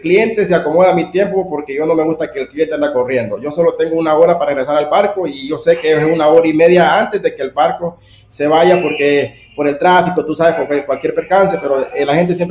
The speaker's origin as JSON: {"language": "Spanish", "country": "Honduras", "moved": "yes", "said": "yo vengo de Tierra Firme, llegué a la isla hace 25 años y soy de Honduras y vivo aquí en la isla."}